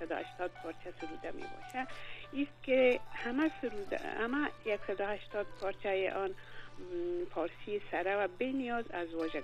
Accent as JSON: {"language": "Persian", "region": "Kabul", "country": "Afghanistan", "tie": "born or raised there", "also_born_or_lived": "Tehran", "moved": "as an adult", "said": "در شهر کابل زاده شدم. آموزشگاه را در مکتب رابی بلخی خواندم، سپس به دانشگاه کابل رفتم. برای 4 سال در رشته ژورنالیسم دانشجو بودم."}